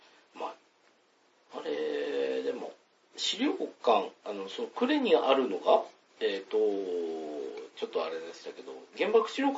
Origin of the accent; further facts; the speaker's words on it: Kakogawa, Hyogo, Japan; 自分の田舎、関西の方なんですけど、兵庫県の加古川市っていうところまで持って行って